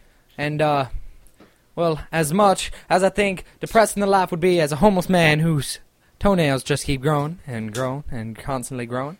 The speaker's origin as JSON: {"language": "English", "region": "New Jersey", "country": "United States", "said": "to be proud that I'm from New Jersey, and win this presidential election."}